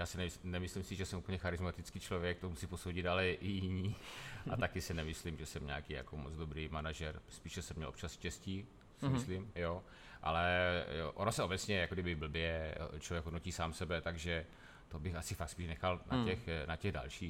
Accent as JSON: {"language": "Czech", "town": "Olomouc", "region": "Olomouc Region", "country": "Czechia", "tie": "born or raised there", "said": "já jsem Olomoučan, narodil jsem se v Olomouci, celý život v Olomouci žiju. Úplně si nedovedu představit, že bych bydlel někde jinde"}